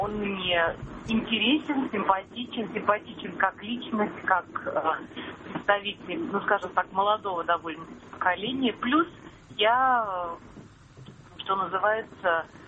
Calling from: Moscow, Russia; Я из Москвы.

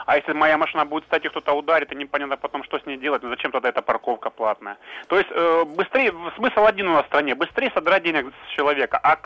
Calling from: Rostov-on-Don, Rostov Oblast, Russia; Ростов-на-Дону вас беспокоит.

